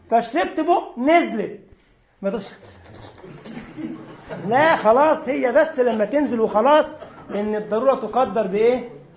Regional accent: Egypt; احنا عندنا في مصر بنقول على الدجاج على الفرخ على الدجاج فرخه، هم عندهم في الجزائر ليها معنى تاني. فعشان برضو احنا عندنا يا جماعه في مصر فرخ يعني دجاج

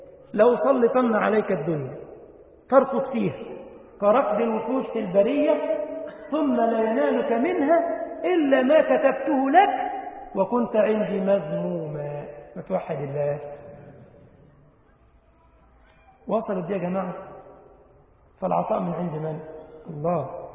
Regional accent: Egypt; انما احنا عندنا الفرخه في بلدنا مصر عند دجاجه

